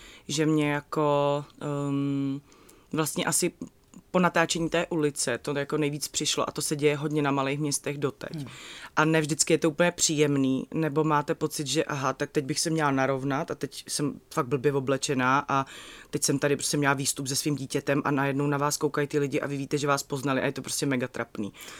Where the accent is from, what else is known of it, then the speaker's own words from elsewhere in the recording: Prostějov, Olomouc Region, Czechia; accent: Moravian dialect; now in Prague, Czechia; sice už mám pražský přízvuk, takže na Moravě se mi smějou, ale i když tam přijedu, tak okamžitě přepnu do toho našeho dialektu